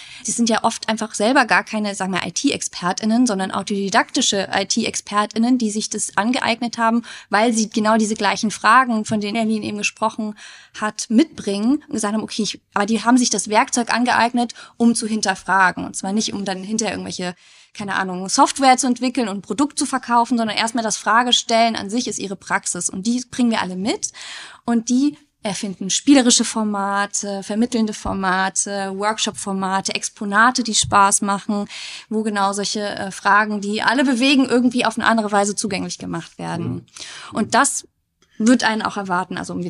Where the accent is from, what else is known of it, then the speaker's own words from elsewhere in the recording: Hesse, Germany; Ich muss gestehen, ich komme aus Nordhessen